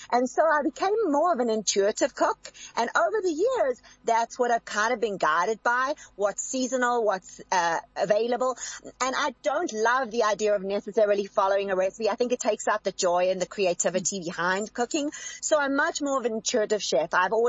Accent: South Africa; I couldn't think of anything better than being on a show with a fellow South African in my home country. This is Africa. This is me.

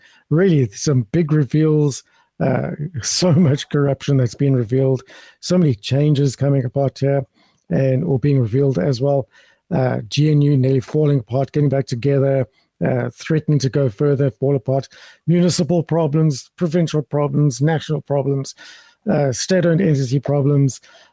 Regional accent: South Africa; I'm from South Africa.

